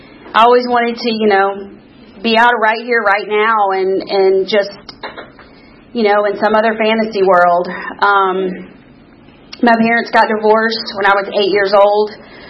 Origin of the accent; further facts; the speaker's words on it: Atlanta, Georgia, United States; So I was born in Atlanta, Georgia, at Emory University Hospital, one of the last babies born there, and to a mom and a dad, and we lived in Candler Park